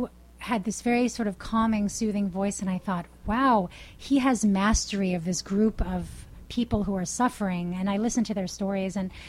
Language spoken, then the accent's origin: English; Bahamas; I grew up in the Caribbean, and in the 1970s in the Bahamas, there was a big crack cocaine epidemic.